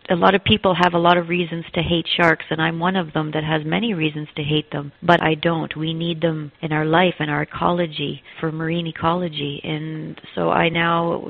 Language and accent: English; Ontario, Canada; I'm not sure if your listeners are aware that I am a Canadian from Ontario.